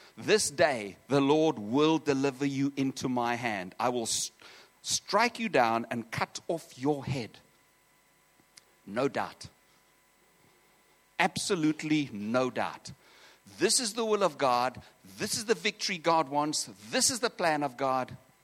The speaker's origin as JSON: {"language": "English", "country": "South Africa", "said": "I come from South Africa."}